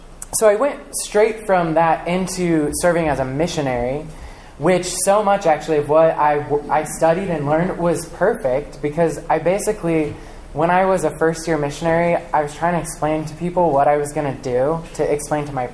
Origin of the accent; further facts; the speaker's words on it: Missouri, United States; I grew up in Missouri, and I attended the University of Missouri in Kansas City